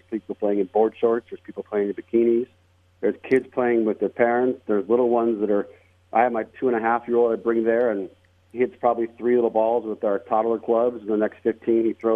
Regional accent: Las Vegas, Nevada, United States; You know, I was born and raised in Las Vegas, and, you know, I've experienced the charity dinners in the ballrooms.

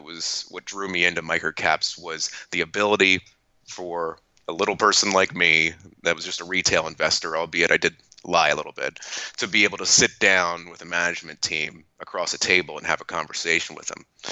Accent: Lancaster, Pennsylvania, United States; I'm from Lancaster, Pennsylvania, so that's the southeastern corner of Pennsylvania.

